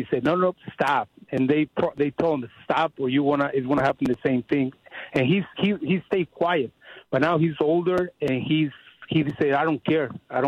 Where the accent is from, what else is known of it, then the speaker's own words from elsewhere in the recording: Mexico; English is a second language; I follow the stuff because I'm from Mexico. I have a lot of family there.